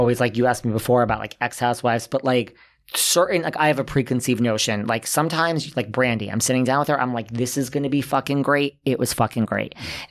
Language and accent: English; New York, United States; I'm like you, like I'm a New Yorker.